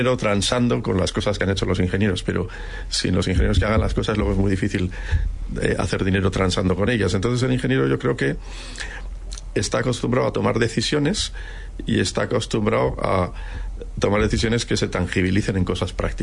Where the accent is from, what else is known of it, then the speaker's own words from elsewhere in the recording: Alcañiz, Aragon, Spain; De una ciudad pequeña de la provincia de Teruel, de Alcañiz.